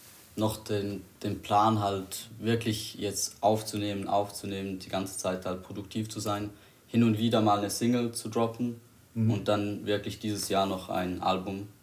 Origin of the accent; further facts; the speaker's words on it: Switzerland; Wir kommen aus der Schweiz und nicht aus den Bronx.